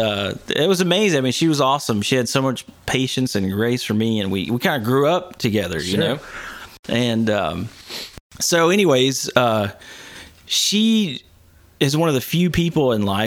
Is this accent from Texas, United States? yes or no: no; Vernon, Kentucky, United States; Yeah, man. A Kentucky Mountain boy. Vernon, Kentucky.